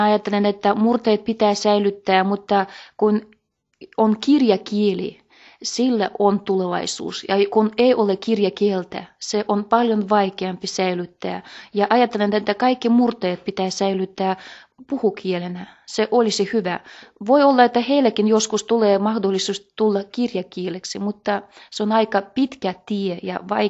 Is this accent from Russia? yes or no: yes; Republic of Karelia, Russia; first language Livvi Karelian; Finnish is a second language; olen itse Aunuksen karjalainen, sitten Vitele kylästä ja perhekielenä oli Livin murre ja puhun ihan vapaasti Livin murteella ja ymmärrän vepsää ihan hyvin ja koulussa olin oppinut suomea ja englantia